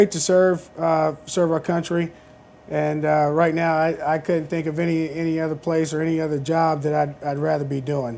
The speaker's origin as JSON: {"language": "English", "town": "Fort Campbell", "region": "Kentucky", "country": "United States", "said": "I'm originally from Fort Campbell, Kentucky. Pretty much grew up most of my life in a military brat"}